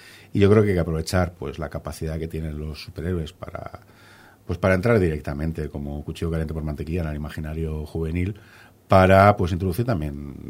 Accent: Barcelona, Catalonia, Spain; born there; nací en Barcelona hace ya casi 50 años y soy profesor de universidad

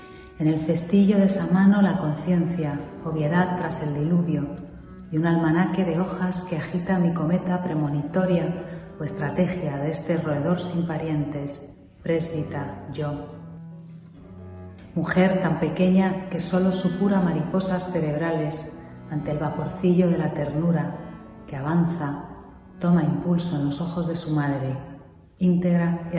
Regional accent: Spain; de España, y voy a leeros un poema

